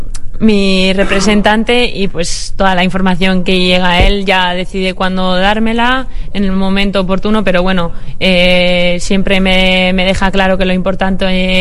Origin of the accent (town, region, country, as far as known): Busturia, Basque Country, Spain; born or raised there